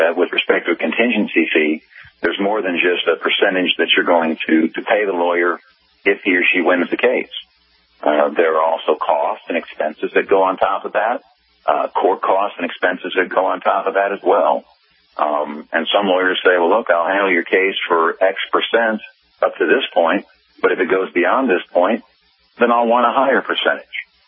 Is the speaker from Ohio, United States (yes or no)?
no; Dallas, Texas, United States; I'm from Dallas, and I know Dallas is a particularly very good local bar association